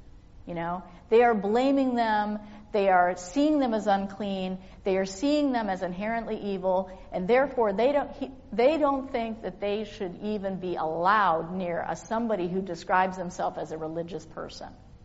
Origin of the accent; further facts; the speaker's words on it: Canada; I'm like from Canada, so it's like as soon as we see a stranger, we immediately glom onto them.